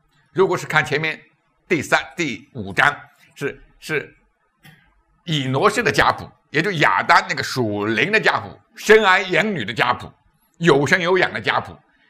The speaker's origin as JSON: {"language": "Chinese", "country": "China", "said": "我们中国文化里面很多东西真的不是很好的"}